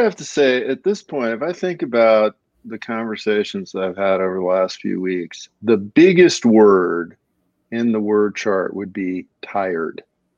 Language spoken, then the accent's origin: English; Minnesota, United States; It's because I'm from Minnesota.